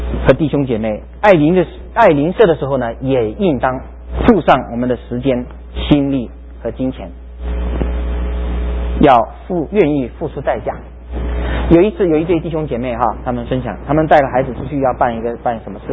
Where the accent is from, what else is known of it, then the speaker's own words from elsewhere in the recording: Fujian, China; 福州话比较难懂我们福建人我不懂他的福州话